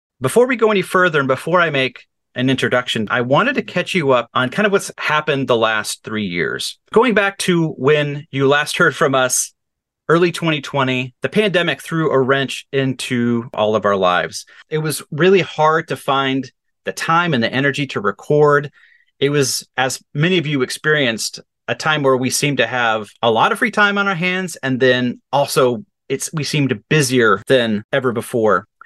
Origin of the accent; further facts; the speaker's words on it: Nebraska, United States; now in Oregon, United States; David, you and I grew up together in Nebraska. Now we both live here in Western Oregon.